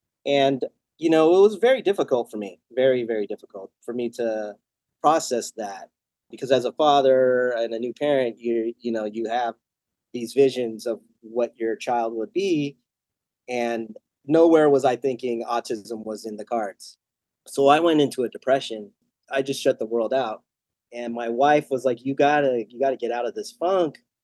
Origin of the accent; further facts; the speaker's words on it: San Diego, California, United States; now in Oakland, United States; I grew up in Paradise Hills, that's southeast San Diego, and I went to Robert E. Lee Elementary.